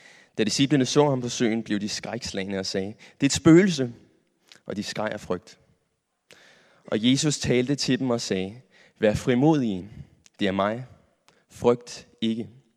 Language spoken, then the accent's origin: Danish; Capital Region of Denmark, Denmark; now in Copenhagen, Denmark; og jeg er opvokset på Vestegnen med alt, hvad det rummer. Og nu bor jeg i København